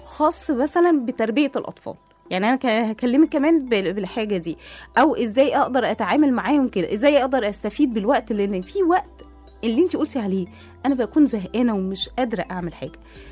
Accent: Egypt; انا اللي انا شايفاه كمصريين اللي بتنقصنا سنه التايم مانجمنت

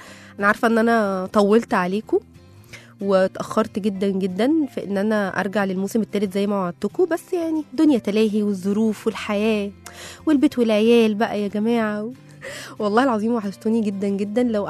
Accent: Egypt; أنا مواطنة مصرية زيكو،

